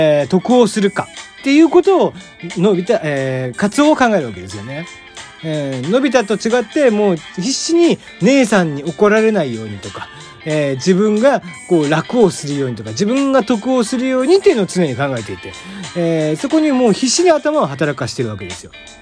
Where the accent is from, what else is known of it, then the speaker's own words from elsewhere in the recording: Kagoshima, Japan; born there; いかんせん僕は鹿児島生まれなもので、こういう雪とかがですね、やっぱテンション上がっちゃうんですよね